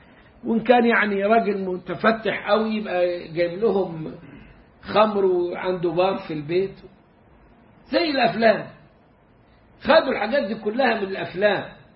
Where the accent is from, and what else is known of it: Egypt; moved away